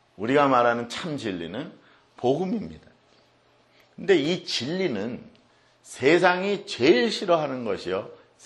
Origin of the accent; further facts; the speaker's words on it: United States; 근데 나도 미국 사람이니까.